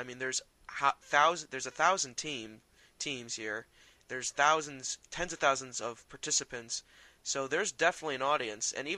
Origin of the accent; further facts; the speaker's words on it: Richmond, Virginia, United States; Me and Mike, we are from Richmond, Virginia, and I know him pretty well since, the fourth grade.